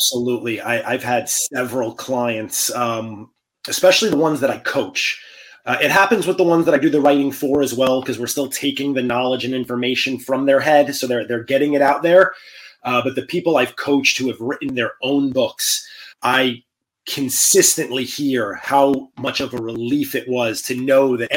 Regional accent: Bronx, New York, United States; Growing up in the Bronx, I was told that's not a real job.

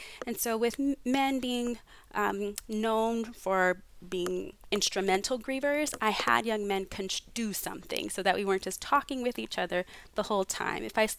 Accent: Pennsylvania, United States; I immediately began reflecting on growing up outside of Philadelphia in Pennsylvania and the people I lost as a result of gun violence

